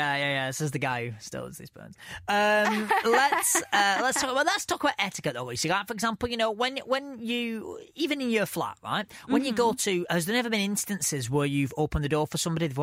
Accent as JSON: {"language": "English", "country": "United Kingdom", "said": "Do you think we're rude as British? Do you think we're the rude individuals?"}